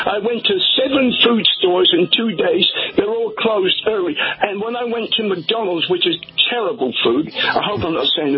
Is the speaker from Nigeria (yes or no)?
no; United Kingdom; I'm British.